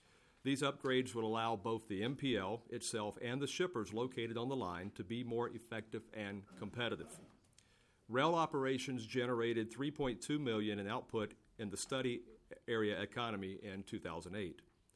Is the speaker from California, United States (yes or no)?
no; Winthrop, Minnesota, United States; I am from Winthrop. I am a city councilman there.